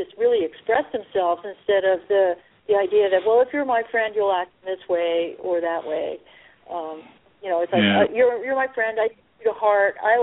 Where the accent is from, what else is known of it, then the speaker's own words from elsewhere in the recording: Northeast, United States; I'm from the Northeast originally myself, and I understand what you're talking about.